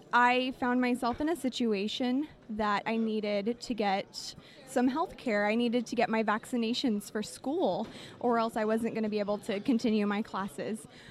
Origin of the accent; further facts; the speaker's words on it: Odesa, Odesa Oblast, Ukraine; I am originally from Odessa. When I was 15, I found myself living alone